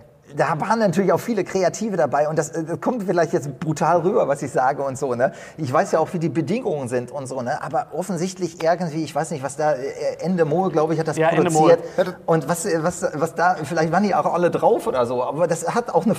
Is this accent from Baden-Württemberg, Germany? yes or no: no; Unna, North Rhine-Westphalia, Germany; das ist eigentlich, wo ich herkomme. Ich habe hier damals schon als 13-Jähriger Horrorfilme gedreht und so, die sind unfreiwillig Komödien geworden mit zwei Kumpels hier aus Unna